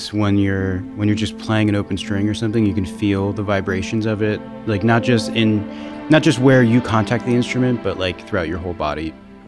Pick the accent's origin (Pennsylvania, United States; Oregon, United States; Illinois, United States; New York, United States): Pennsylvania, United States; Allentown; I'm a bassist. I'm from Allentown, Pennsylvania.